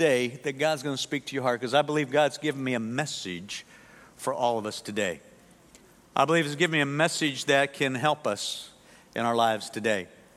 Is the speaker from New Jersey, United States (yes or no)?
no; Pennsylvania, United States; I grew up in Pennsylvania. I grew up in a little town right next to Hershey, PA, where they make the sweetest chocolate in the world.